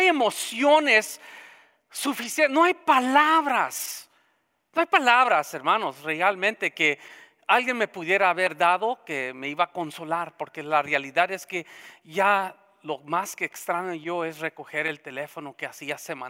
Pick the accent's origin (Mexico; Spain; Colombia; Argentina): Mexico; pues México también, somos algunos de México.